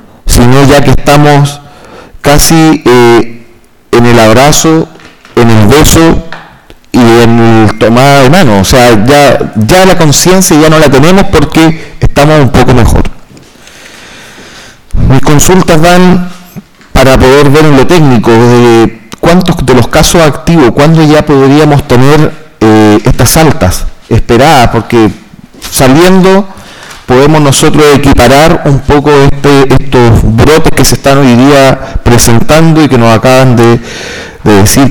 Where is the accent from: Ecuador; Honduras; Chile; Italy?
Chile; que porfiados somos los chilenos